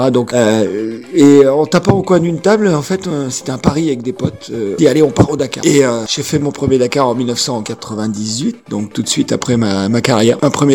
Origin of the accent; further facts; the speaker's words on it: Serre-Chevalier, Provence-Alpes-Côte d'Azur, France; je suis né à Serre-Chevalier dans les Hautes-Alpes, une station de ski, donc mon père est moniteur de ski